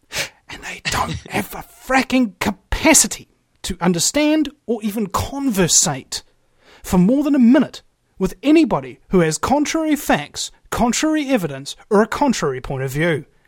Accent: New Zealand; you talk to anybody in the world, really, and you say, "I'm from New Zealand." And they go, "Oh, you know, like you, oh, you're so lucky, so beautiful, and Lord of the Rings, etc."

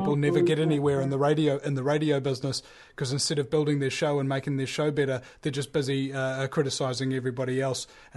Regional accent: New Zealand; New Zealand.

